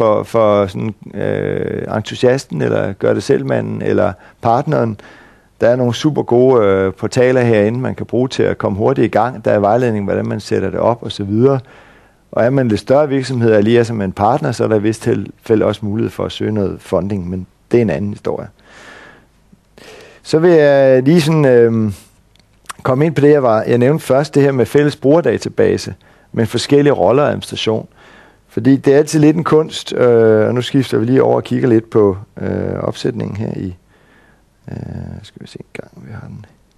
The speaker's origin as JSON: {"language": "Danish", "town": "Roskilde", "region": "Zealand", "country": "Denmark", "said": "Nu kommer jeg fra Roskilde"}